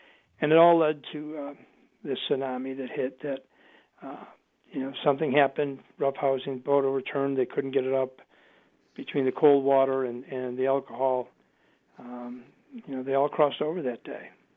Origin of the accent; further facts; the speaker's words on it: Buffalo, New York, United States; I grew up in Buffalo, so we're Buffalo Bills fans.